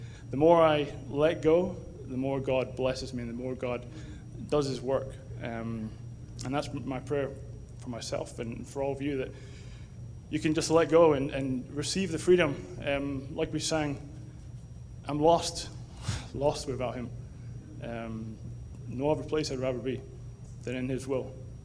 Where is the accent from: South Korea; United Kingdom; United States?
United Kingdom; Edinburgh, Scotland; I'm from Edinburgh in Scotland, where I was born and raised. I was born into a Christian home.